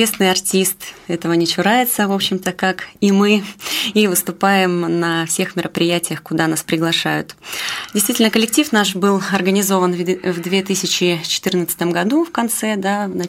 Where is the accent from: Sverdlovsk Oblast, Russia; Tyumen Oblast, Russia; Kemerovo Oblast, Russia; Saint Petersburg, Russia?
Kemerovo Oblast, Russia; Tizhinsky; Я, знаете, родом из Сибири. Да, я этим очень горжусь.